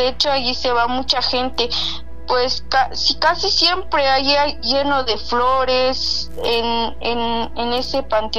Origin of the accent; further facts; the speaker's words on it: San Juan Chamula, Chiapas, Mexico; soy originaria de San Juan Chamula.